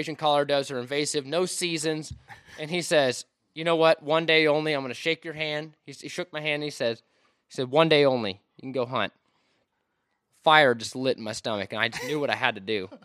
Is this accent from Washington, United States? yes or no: yes; Washington, United States; I'm from Washington State.